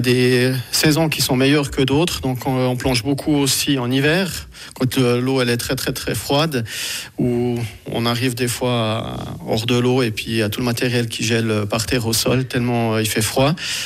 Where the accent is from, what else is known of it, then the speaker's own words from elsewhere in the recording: Bern, Switzerland; j'habite ici et j'aime mon coin de pays, qui était au départ le Jura bernois avec le vallon de Saint-Imier.